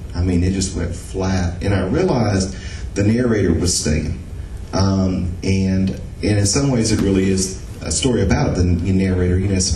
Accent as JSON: {"language": "English", "town": "Ocala", "region": "Florida", "country": "United States", "tie": "born there", "said": "As Tracy mentioned, I was born in Ocala, Florida."}